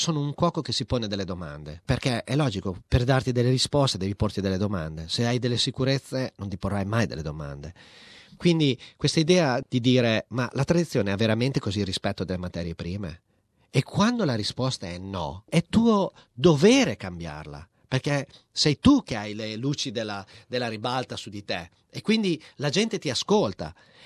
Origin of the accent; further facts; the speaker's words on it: Modena, Emilia-Romagna, Italy; Perché sono emiliano, sono di Modena, sono cresciuto sotto al tavolo di mia mamma e di mia nonna quando tiravano la pasta